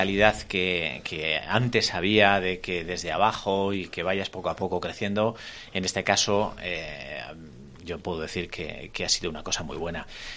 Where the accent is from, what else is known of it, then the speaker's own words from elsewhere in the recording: Estella, Navarre, Spain; yo digo que yo soy de Estella, pero cuando vengo a Tudela, yo soy de Tudela.